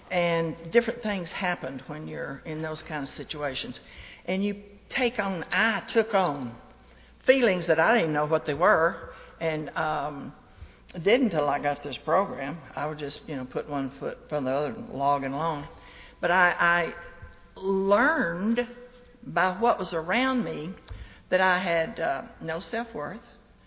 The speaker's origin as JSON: {"language": "English", "town": "Lubbock", "region": "Texas", "country": "United States", "said": "I am from Lubbock, Texas, and Lubbock, Texas is just as flat as a flitter."}